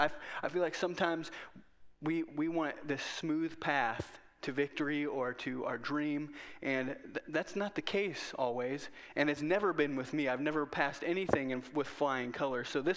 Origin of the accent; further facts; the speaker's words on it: Whiting, Iowa, United States; And believe it or not, I'm from Whiting. Whiting supports CEM.